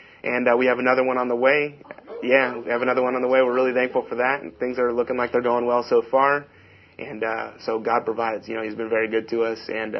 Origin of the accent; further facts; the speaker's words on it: Davis, California, United States; also born or lived in Sacramento; I grew up in Davis, California. I was born in Sacramento, grew up in Davis, California. That's where I was raised.